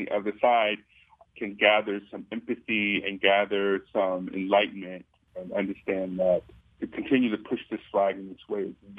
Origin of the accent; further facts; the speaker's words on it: Detroit, Michigan, United States; coming to Detroit, because that's where I'm from Detroit.